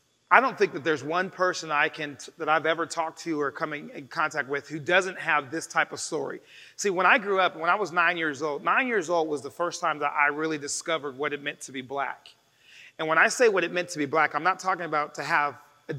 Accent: Inglewood, California, United States; it began to trigger some unfortunate memories that I had even as a child growing up. I'm from Inglewood, Los Angeles.

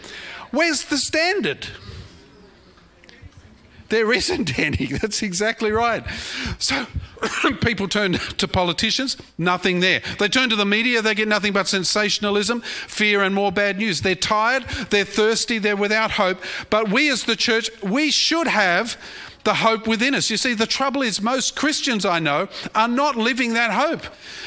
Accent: Australia; I'm an Aussie.

